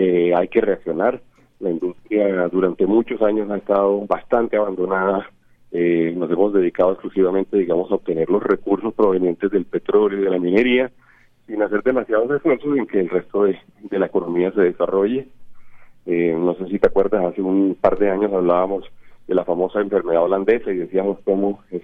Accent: Colombia; como colombianos y como personas que están al frente de la economía

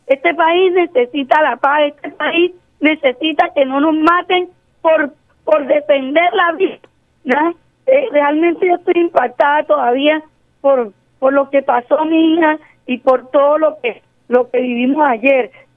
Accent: San Juan Nepomuceno, Bolívar, Colombia; llegué anoche porque tenía a mis hijos también aquí y porque yo soy montemariana, sanjuanera, estudio en Barranquilla

